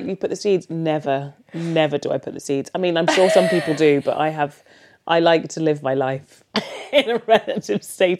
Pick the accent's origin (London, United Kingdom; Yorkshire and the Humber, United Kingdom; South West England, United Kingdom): London, United Kingdom; Oh, I feel like you can really tell that one, I'm from London and that I'm I'm British Caribbean for sure.